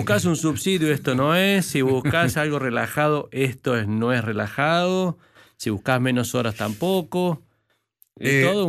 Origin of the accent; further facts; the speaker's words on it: La Cumbre, Córdoba, Argentina; now in Buenos Aires, Argentina; Cordobés de la cumbre. Ya hace 33 años que estoy en Buenos Aires, pero bueno, sigo siendo cordobés, ¿no?